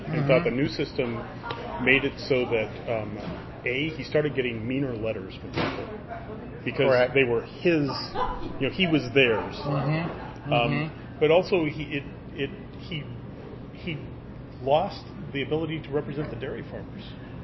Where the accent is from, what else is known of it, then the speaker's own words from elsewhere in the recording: Medford, Oregon, United States; I grew up in Southern Oregon, and it's just was an amazing thing to come up here